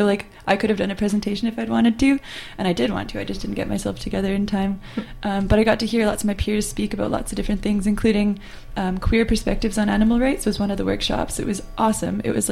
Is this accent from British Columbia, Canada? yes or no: yes; Vancouver, British Columbia, Canada; I came from Vancouver down to Long Beach